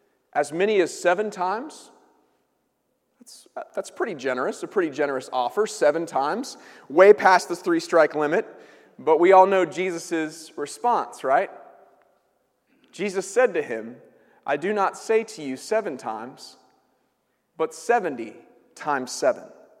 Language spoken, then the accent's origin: English; United States; So, as many of you know, I'm an American, but I never really got the knack for America's game.